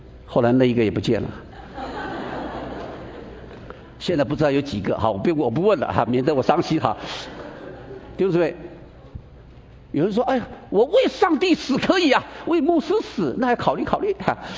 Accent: China; 我们中国人有句话说，那叫做什么？两肋插刀，是不是？国内讲说铁杆，是吧？

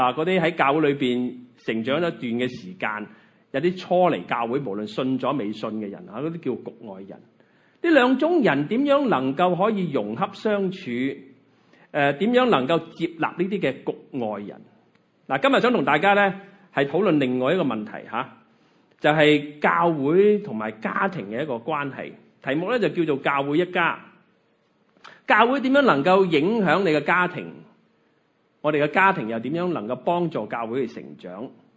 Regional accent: Guangdong, China; 我们广东人有个说话呢

